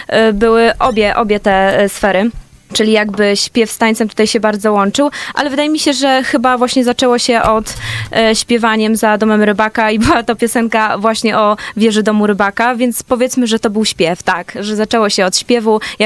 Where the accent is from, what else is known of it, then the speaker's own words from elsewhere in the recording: Władysławowo, Pomeranian Voivodeship, Poland; No jestem z Władysławowa